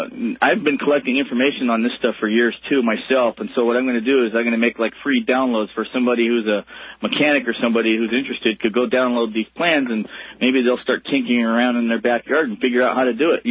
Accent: El Paso, Texas, United States; Well, actually, I was born in El Paso, Texas, so I'm a Texan.

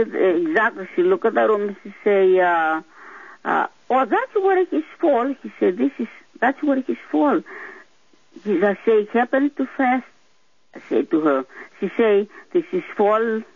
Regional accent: Sparta, Peloponnese, Greece; English is a second language; now in United States; my sister's is over there in Sparta. I come from Sparta, Greece.

